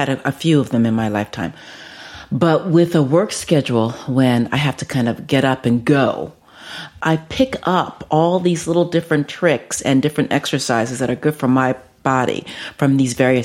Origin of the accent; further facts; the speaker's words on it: Bronx, New York, United States; I'm from the Bronx, yes.